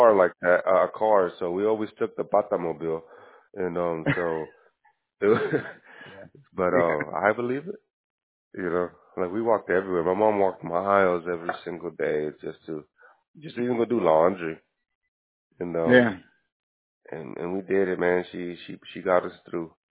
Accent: El Salvador; That you're from El Salvador, I'm from El Salvador

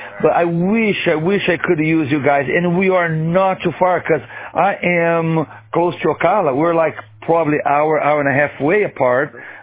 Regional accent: Brazil; English is a second language; now in United States; Oh, nice. I'm from Brazil, and we've been here for several years.

